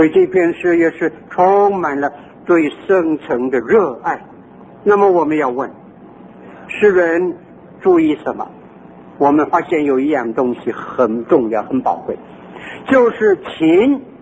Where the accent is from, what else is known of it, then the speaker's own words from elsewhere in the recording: Qingdao, Shandong, China; 我的故乡山东青岛